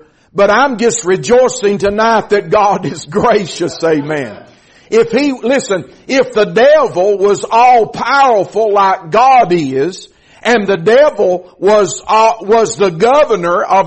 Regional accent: Georgia, United States; also born or lived in Murphy, North Carolina; I was born in Murphy, North Carolina, Tar Heel by birth. Grew up for the most part in Georgia.

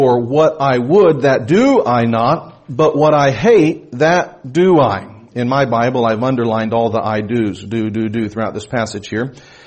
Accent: Austin, Texas, United States; I grew up in Austin, Texas.

